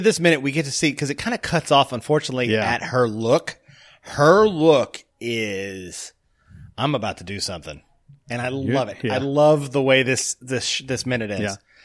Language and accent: English; Tennessee, United States; moved away as an adult; I'm from Tennessee, so I'm Tennessean, unfortunately.